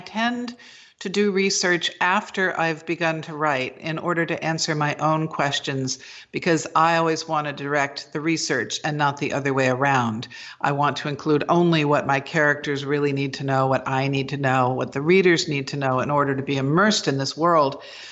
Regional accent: Massachusetts, United States; because I'm from Cape Cod and I know the Elizabeths

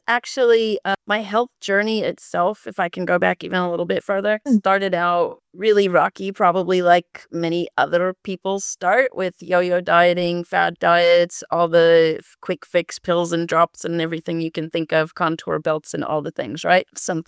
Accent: Florida, United States; now in Indonesia; As you said, I'm from Florida originally, but I have been kind of traveling the world since 2012. And presently I'm in Indonesia.

